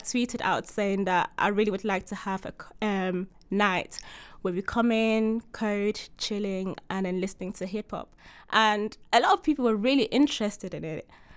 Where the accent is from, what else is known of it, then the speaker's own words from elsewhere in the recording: London, United Kingdom; I'm from London.